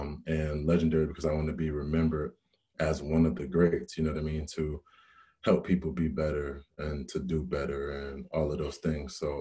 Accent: Rochester, New York, United States; I am from Rochester, New York.

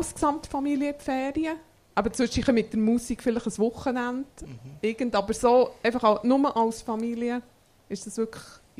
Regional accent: Bern, Switzerland; Ich bin im Emmental aufgewachsen, in der Nähe von Walkringen, das ist so zwischen Wort und Worb Biglen.

